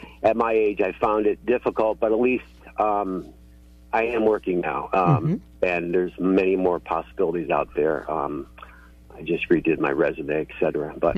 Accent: Connecticut, United States; now in Vermont, United States; And I came from Connecticut, another state that has an extremely high unemployment rate. And I moved back to Vermont

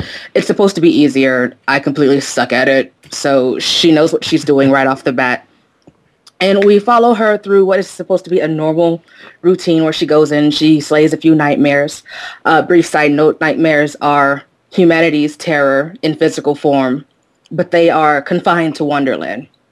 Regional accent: Kansas, United States; Well, I'm from Kansas, so I've heard just about every Wizard of Oz joke there is known to man.

